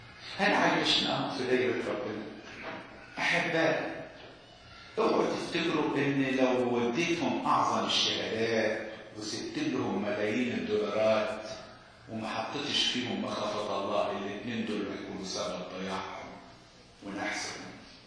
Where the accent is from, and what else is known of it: Upper Egypt, Egypt